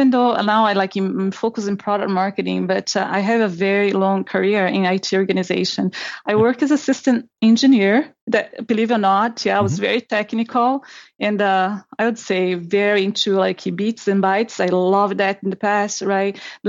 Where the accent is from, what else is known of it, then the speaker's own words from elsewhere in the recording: Brazil; English is a second language; also born or lived in Boston; now in Dallas, United States; totally Dallas girl. But actually, you know, I'm originally from Brazil. That's my accent. That's where I'm from, beautiful, hot Brazil. And I used to live in Boston before